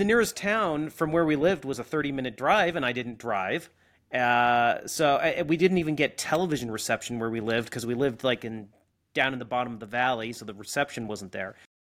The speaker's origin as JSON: {"language": "English", "region": "Montana", "country": "United States", "tie": "born or raised there", "said": "So I grew up in Montana. I am in Montana right now."}